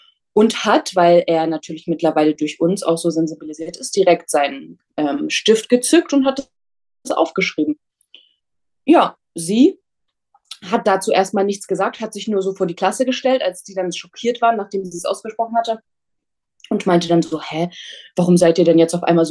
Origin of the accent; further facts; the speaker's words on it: Halle, Saxony-Anhalt, Germany; moved away as an adult; now in Berlin, Germany; ich bin in Halle-Saale aufgewachsen. Ich wohne jetzt in Berlin und bin 2018 auch so schnell ich konnte nach Berlin gezogen. Ich bin in Halle auf ein Gymnasium gegangen.